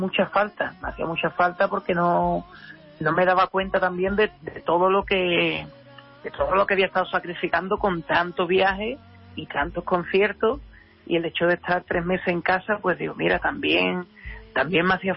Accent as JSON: {"language": "Spanish", "region": "Andalusia", "country": "Spain", "said": "Aquí, de vuelta por mi tierra"}